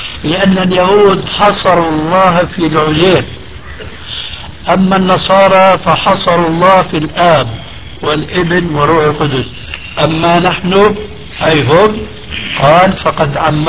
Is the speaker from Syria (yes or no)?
yes; Syria